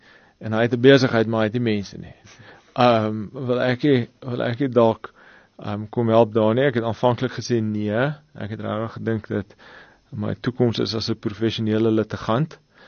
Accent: George, Western Cape, South Africa; op lughawens of in George waar ons vandaan kom

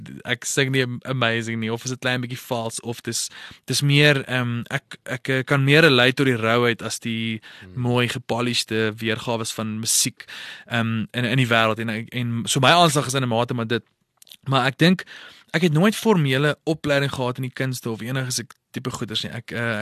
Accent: Potchefstroom, North West, South Africa; born or raised there

